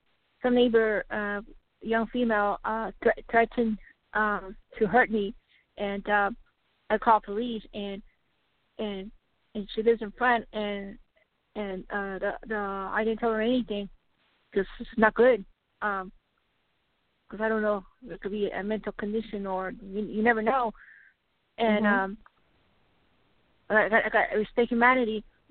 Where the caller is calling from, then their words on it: Texas, United States; I'm calling from Texas.